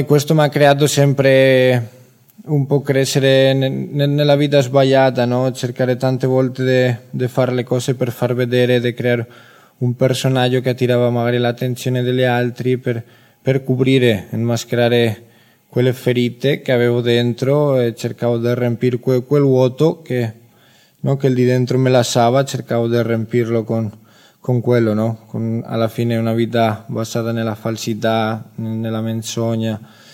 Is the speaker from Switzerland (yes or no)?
no; Spain; Italian is a second language; ho 26 anni, vengo dalla Spagna, io vengo di una famiglia cristiana, una famiglia, siamo quattro fratelli